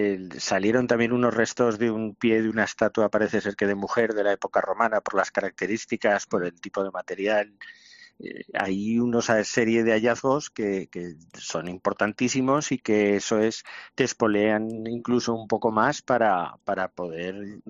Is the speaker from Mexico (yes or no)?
no; Huesca, Aragon, Spain; born there; yo nací en Huesca, yo nací en la Correría, mi bautismo, mi comunión, mi confirmación fue en San Pedro el Viejo. Fui monaguillo en San Pedro el Viejo.